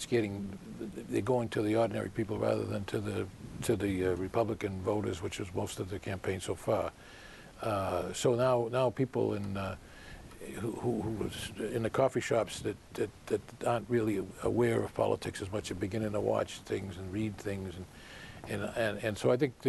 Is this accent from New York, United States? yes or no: no; Boston, Massachusetts, United States; Yeah, in Boston. I grew up in Boston.